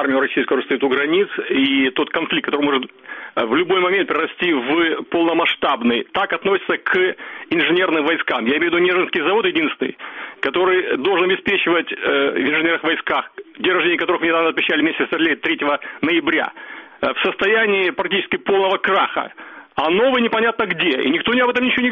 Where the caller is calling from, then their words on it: Kyiv, Ukraine; Здравствуйте